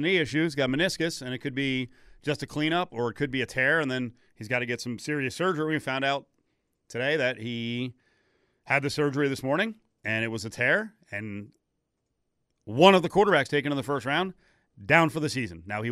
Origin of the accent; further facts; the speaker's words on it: Northeast, United States; We're both from the Northeast.